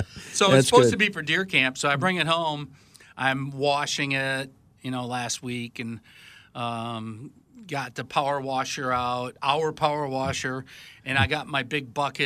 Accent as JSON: {"language": "English", "town": "Reed City", "region": "Michigan", "country": "United States", "tie": "born or raised there", "said": "I was in my hometown. Oh, okay. And of Reed City"}